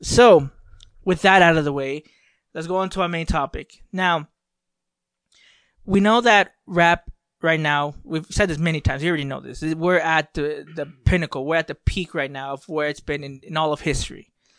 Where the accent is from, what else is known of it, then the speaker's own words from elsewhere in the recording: the South, United States; I'm from the South. Like, we should collaborate on something because we're both from the South.